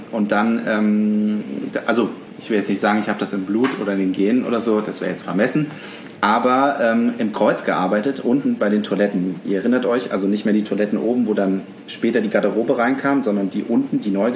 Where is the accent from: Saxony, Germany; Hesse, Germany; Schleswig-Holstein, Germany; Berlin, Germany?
Hesse, Germany; Fulda; Ich bin Fulda, also ich bin in Fulda aufgewachsen.